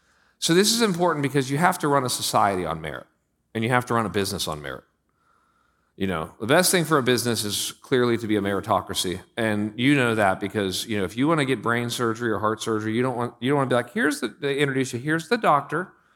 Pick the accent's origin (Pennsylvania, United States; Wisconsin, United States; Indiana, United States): Pennsylvania, United States; I'm from Pennsylvania.